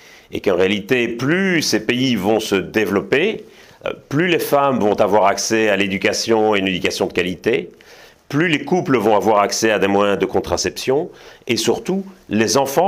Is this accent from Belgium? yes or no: yes; Belgium; now in Paris, France; je suis chercheur, je suis père de 3 enfants, je suis né en Belgique, j'habite à Paris depuis 2007. Je pense que je me fais aisément passer pour un Français.